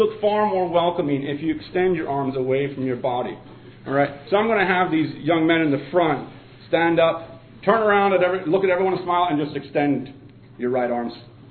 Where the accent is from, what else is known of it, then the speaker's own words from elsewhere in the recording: Missouri, United States; born there; I was born in Missouri